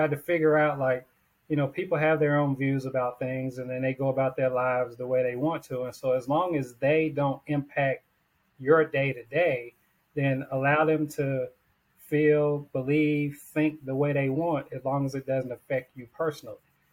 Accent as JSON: {"language": "English", "region": "North Carolina", "country": "United States", "tie": "born or raised there", "said": "growing up in North Carolina, like you saw it all the time."}